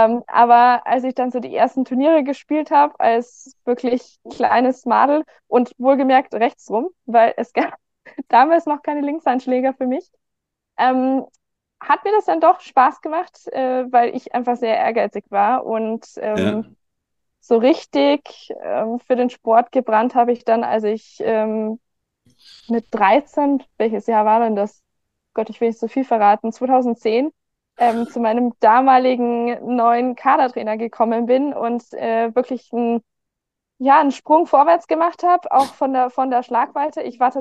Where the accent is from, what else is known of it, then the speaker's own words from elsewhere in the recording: Garmisch-Partenkirchen, Bavaria, Germany; Ich bin geboren, aufgewachsen in Garmisch-Partenkirchen, in Garmisch, um genau zu sein